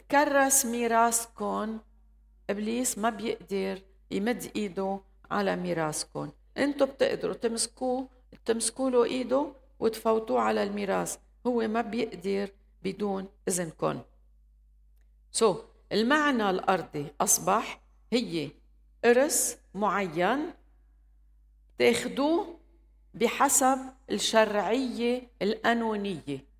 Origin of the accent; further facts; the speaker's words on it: Lebanon; هوية، أنا من لبنان